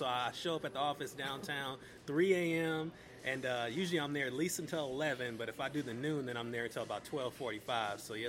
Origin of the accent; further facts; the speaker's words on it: Minneapolis, Minnesota, United States; born there; Well, okay, so I was born in South Minneapolis. My father's black, my mother's white. Got a couple siblings.